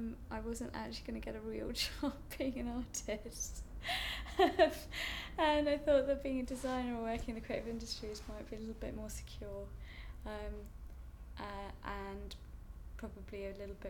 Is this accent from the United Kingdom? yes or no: yes; Leicester, East Midlands, United Kingdom; moved away as an adult; now in Nottingham, United Kingdom; I am 29, and I'm from Leicester, but now I live in Nottingham.